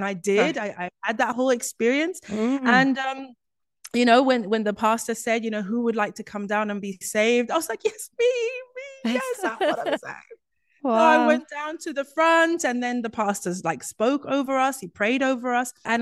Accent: Zimbabwe; I would say growing up in Zimbabwe, Zimbabwe was a very Christian country.

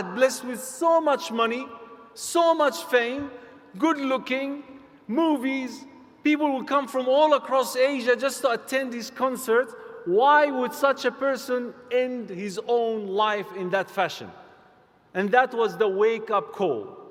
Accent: Egypt; So growing up in Egypt, I had no passion whatsoever in my entire life growing up, other than becoming a musician.

